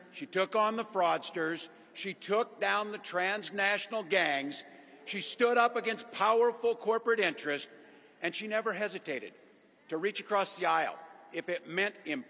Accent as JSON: {"language": "English", "town": "Butte", "region": "Nebraska", "country": "United States", "tie": "born or raised there", "also_born_or_lived": "West Point", "said": "I was born in West Point, Nebraska. I lived in Butte"}